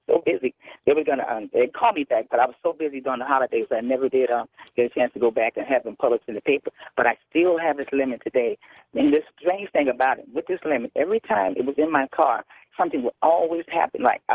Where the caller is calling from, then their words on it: California, United States; I'm calling from California.